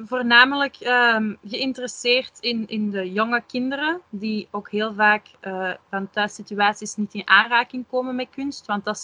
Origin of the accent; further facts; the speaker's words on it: Flanders, Belgium; muzische vakken heet dat bij ons in Vlaanderen.